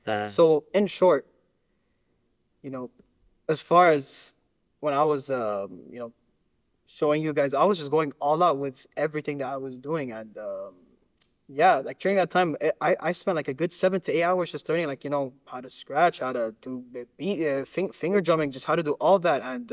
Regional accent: Lebanon; now in Qatar; back home, where I live in Qatar, because I guess if I haven't mentioned it to the audience, I'm originally from Lebanon.

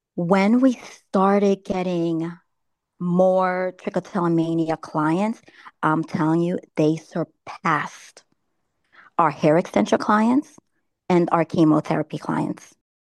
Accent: New York City, New York, United States; I wanted to offer my services in my hometown in New York City.

